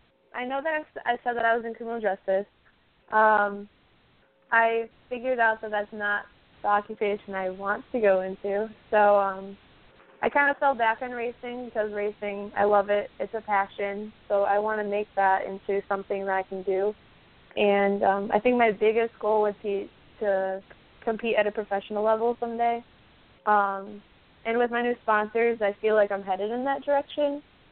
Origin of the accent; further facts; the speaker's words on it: Shelby, Michigan, United States; I'm from Shelby, Michigan. I'm 17 years old. I'll be 18 in June.